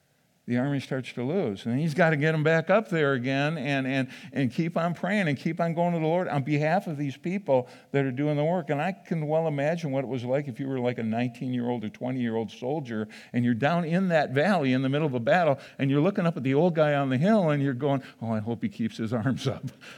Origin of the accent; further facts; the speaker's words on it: Midwest, United States; I grew up in the Midwest where you just kind of get trained and told